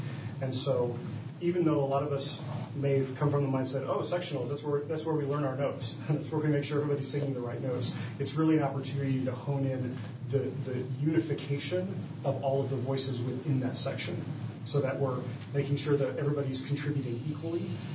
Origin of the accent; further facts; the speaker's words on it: Land O'Lakes, Wisconsin, United States; Land O'Lakes.